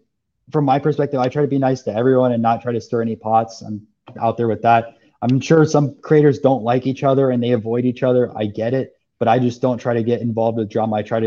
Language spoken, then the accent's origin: English; Orlando, Florida, United States; And I'm from Orlando. So my team over there is the Magic.